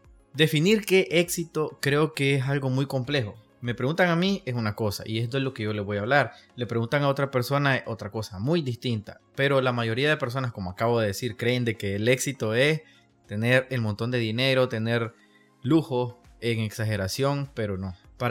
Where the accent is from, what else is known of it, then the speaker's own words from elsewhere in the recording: Nicaragua; como un nicaragüense que está en la lucha al igual que todos